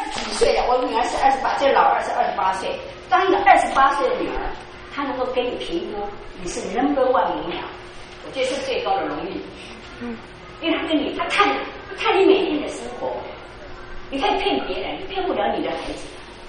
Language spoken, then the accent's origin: Chinese; Taiwan; 不是哦，我是台湾来的，他们叫台胞